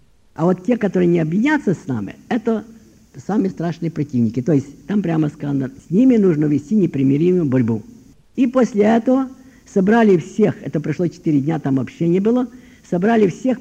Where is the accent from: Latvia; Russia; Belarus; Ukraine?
Ukraine; я сам с Украины